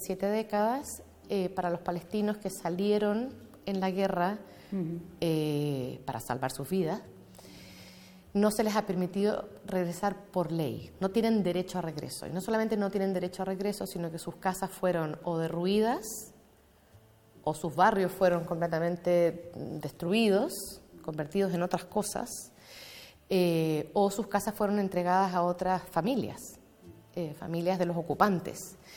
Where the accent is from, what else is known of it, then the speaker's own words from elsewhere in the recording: Chile; cuando yo me pienso como una chilena